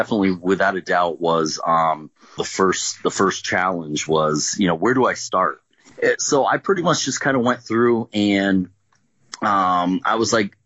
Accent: Vermont, United States; now in New York, United States; I'm born in Vermont, born and raised in Vermont, and I live in New York now

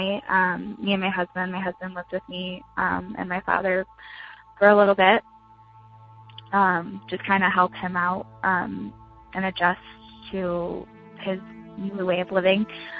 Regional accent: Michigan, United States; I am from Michigan.

